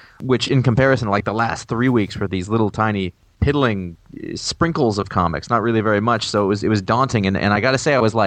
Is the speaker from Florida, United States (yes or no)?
no; Maine, United States; But I grew up in Maine, so it would be At.